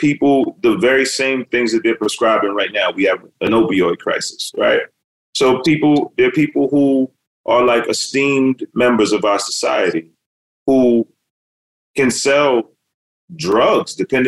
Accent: New York City, New York, United States; I mean, I grew up in Brooklyn, New York, in rough neighborhoods

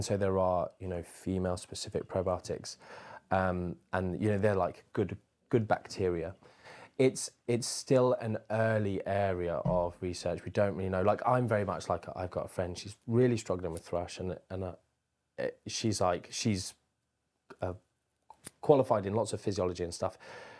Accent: United Kingdom; it's just all comes from the shame, stigma thing that we have as British people

